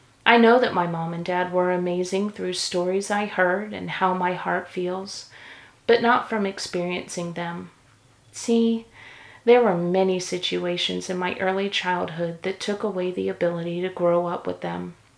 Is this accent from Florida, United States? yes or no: yes; Jacksonville, Florida, United States; also born or lived in St. Petersburg, Florida; I was born in St. Petersburg, Florida, but was raised in Jacksonville, Florida. I was around 4 when we moved there. We lived in an apartment complex that rested on the banks of the St. Johns River.